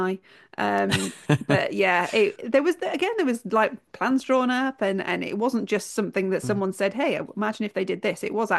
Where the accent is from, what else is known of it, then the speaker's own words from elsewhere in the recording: Wales, United Kingdom; I grew up in South Wales, just outside of Newport